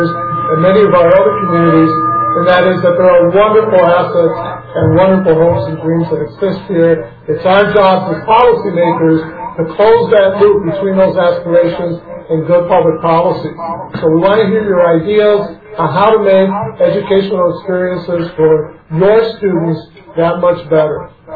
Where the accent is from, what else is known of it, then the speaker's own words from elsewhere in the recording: Saint Paul, Minnesota, United States; I'm from St. Paul, but I'm no stranger to the North Side.